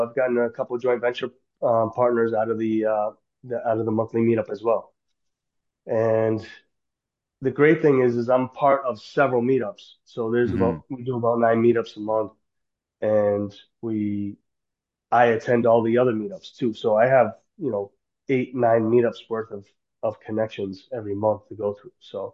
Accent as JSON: {"language": "English", "town": "Lowell", "region": "Massachusetts", "country": "United States", "tie": "born or raised there", "said": "I'm from Lowell. I grew up in Lowell"}